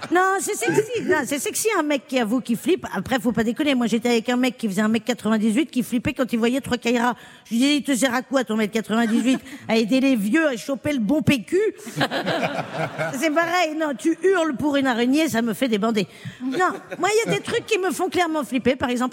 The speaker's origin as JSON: {"language": "French", "town": "Strasbourg", "region": "Grand Est", "country": "France", "said": "Je suis strasbourgeoise."}